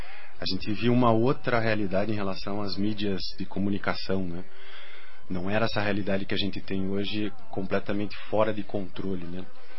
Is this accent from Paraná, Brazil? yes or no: yes; Curitiba, Paraná, Brazil; eu sou aqui de Curitiba.